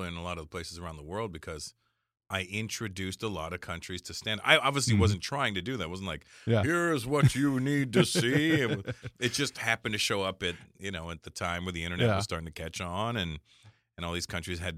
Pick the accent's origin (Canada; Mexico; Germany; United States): Canada; born there; Yeah, I've been Indian for about 50 years now, so. I've been Indian for 50 years. But, I mean, I was born in Canada